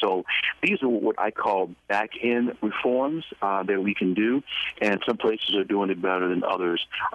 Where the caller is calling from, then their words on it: Washington, District of Columbia, United States; So I'm calling you from Washington, D.C. right now